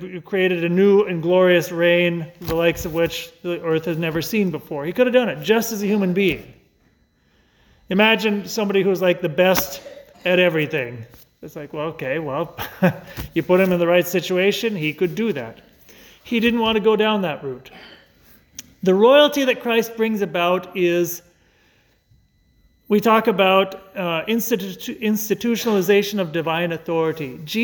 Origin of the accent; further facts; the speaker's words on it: Seattle, Washington, United States; Okay, I'm going to admit to you, I grew up in Seattle. I'm a Seahawks fan.